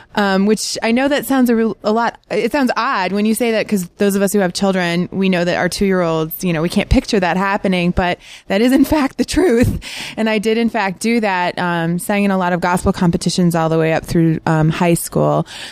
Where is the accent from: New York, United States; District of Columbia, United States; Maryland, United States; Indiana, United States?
District of Columbia, United States; Washington; When I was growing up in Washington, D.C., I was raised in a very fundamentalist Christian family.